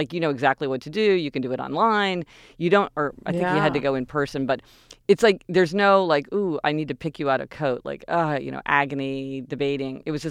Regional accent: Kansas City, Missouri, United States; we're spoiled growing up in Kansas City. You know, everything was close.

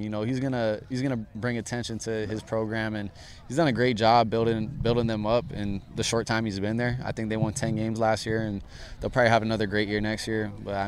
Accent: Hawaii, United States; I'm from Hawaii. He's from Hawaii.

